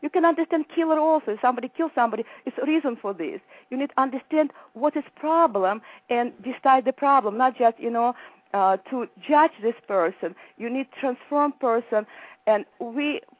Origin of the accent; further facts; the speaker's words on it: Russia; English is a second language; now in United States; You know, first of all, I came from the Russia where it was communist party. I don't think it's communist party. It was kind of fascist country.